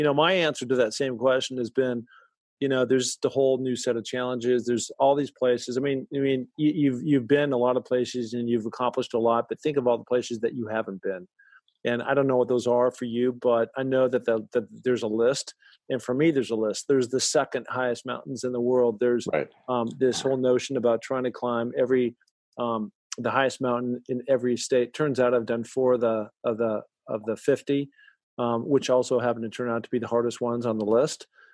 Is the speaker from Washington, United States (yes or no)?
yes; Seattle, Washington, United States; So you have this kid that doesn't know jack about the ocean or anything else outside of growing up around Seattle, you know, just lakes and everything.